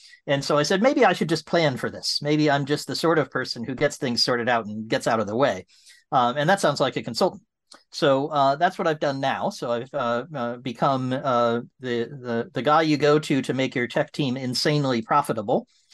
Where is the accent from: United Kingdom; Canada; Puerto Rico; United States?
United Kingdom; England; So I'm sitting here in England. I'm English, although I don't sound like it. I talk a little funny. And I'm sitting in my 600-year-old house near the Channel Tunnel.